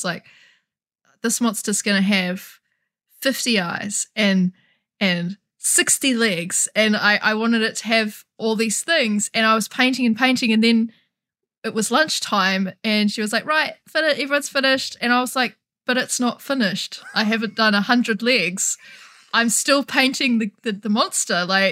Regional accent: New Zealand; I'm from New Zealand. I'm a singer-songwriter.

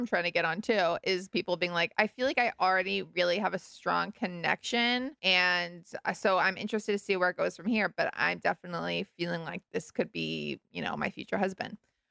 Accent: Albany, New York, United States; I'm from Albany, New York.

